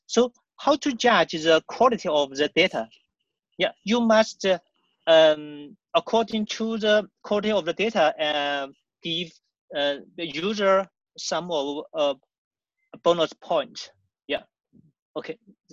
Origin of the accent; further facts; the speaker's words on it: China; Can you hear me? Yeah, yes. I'm from China.